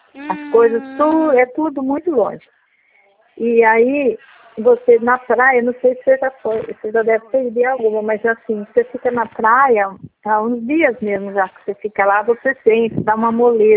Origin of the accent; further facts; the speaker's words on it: São Paulo, Brazil; eu voltei pra minha cidade mesmo.